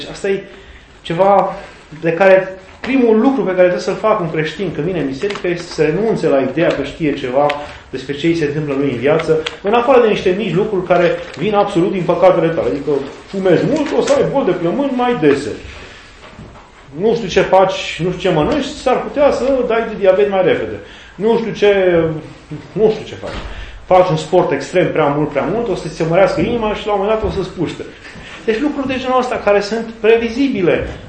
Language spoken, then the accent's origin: Romanian; Lupeni, Hunedoara County, Romania; Eram din Lupen și mergeam la Vulcan